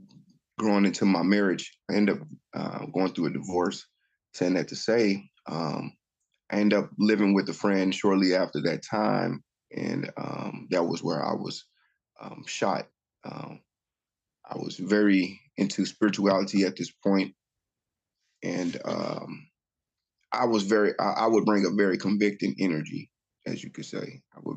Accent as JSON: {"language": "English", "town": "Oklahoma City", "region": "Oklahoma", "country": "United States", "said": "Well, like you said, I'm from Oklahoma City, Oklahoma. I mainly grew up in a Christian background"}